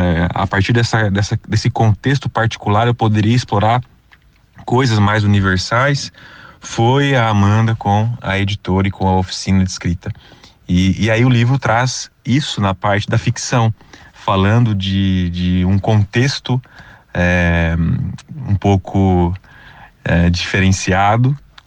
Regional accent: Londrina, Paraná, Brazil; sou aqui de Londrina

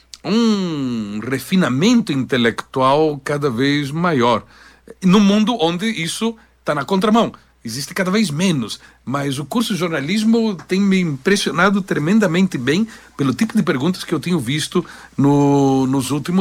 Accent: Londrina, Paraná, Brazil; Para mim é um prazer enorme estar aqui, porque eu me criei em Londrina

